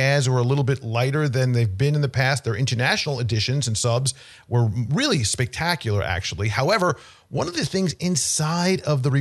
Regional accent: New York, United States; New York. We're from New York.

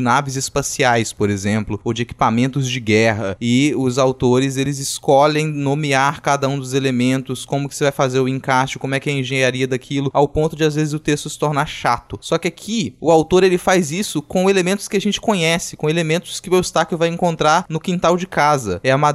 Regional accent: Minas Gerais, Brazil; moved away as an adult; quando eu vim fazer graduação aqui em Vitória, eu vim de Minas também, eu fui morar na periferia de uma cidade da região metropolitana aqui, de Vila Velha

